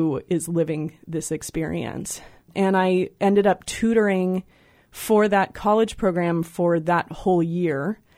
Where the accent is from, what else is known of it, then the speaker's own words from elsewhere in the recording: San Francisco, California, United States; I grew up in San Francisco, and I'm an urban youth, and I listen to hip-hop